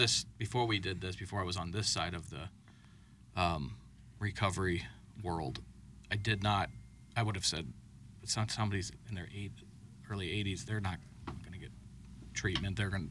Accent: Belleville, Illinois, United States; where we grew up in Belleville, Swansea, Fairview Heights, O'Fallon, you know, St. Clair County

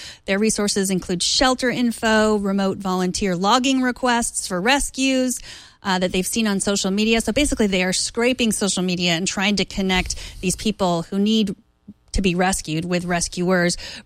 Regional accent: Houston, Texas, United States; I grew up in Houston. I've seen the neighborhood that I grew up in, the house down the street from me.

